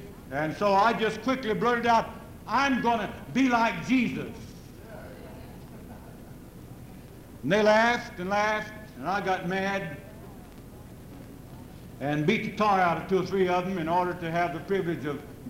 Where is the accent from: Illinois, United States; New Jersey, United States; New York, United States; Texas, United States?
Texas, United States; Since I'm from Texas, they expect me to be a booster of Texas University football.